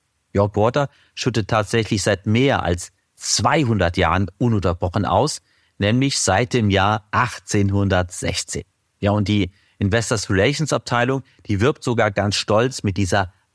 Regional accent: Saarland, Germany; aus meiner Heimat im Saarland

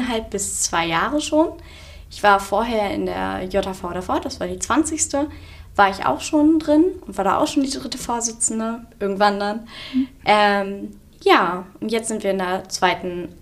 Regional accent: Hanover, Lower Saxony, Germany; ich komme aus Hannover

